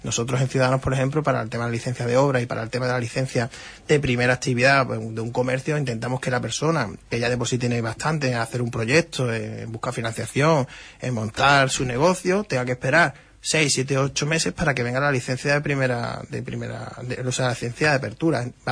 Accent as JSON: {"language": "Spanish", "town": "Huelva", "region": "Andalusia", "country": "Spain", "said": "los onubenses no podemos estar siempre arriba del todo pagando impuestos."}